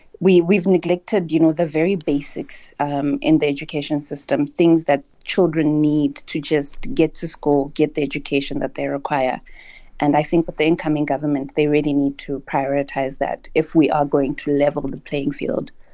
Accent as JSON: {"language": "English", "country": "South Africa", "said": "that as South Africans, we really need to start seeing fixing the education system as a South African problem."}